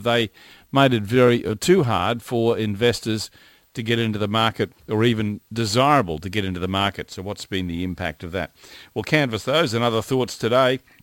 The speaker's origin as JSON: {"language": "English", "town": "Ipswich", "region": "Queensland", "country": "Australia", "tie": "born there", "said": "In fact, I was born in Ipswich."}